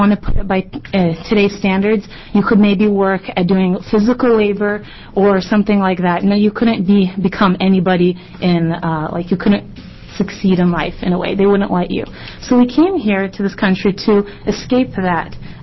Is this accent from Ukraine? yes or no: yes; Ukraine; English is a second language; now in United States; We immigrated here from Ukraine in 1990. The reason why my family left there is because we grew up in communism